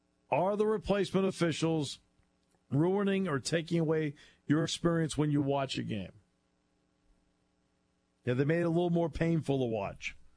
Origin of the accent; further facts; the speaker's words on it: New England, United States; I love hockey. Always have. I grew up in New England.